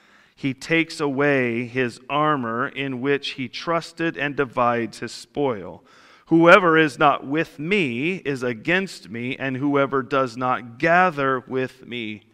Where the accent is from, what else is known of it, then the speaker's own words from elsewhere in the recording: El Monte, California, United States; like, in where I grew up in El Monte, that's where the Hispanic gang members hung out that were in high school.